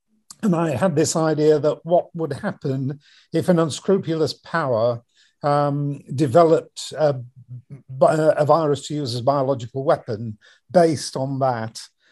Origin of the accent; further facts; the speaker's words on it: Calderdale, Yorkshire and the Humber, United Kingdom; I was born in Yorkshire, born and brought up in Calderdale, I'd always had this sort of hankering to go back. So we moved back up north and bought a farmhouse on the Pennines, and we were there for 10 years.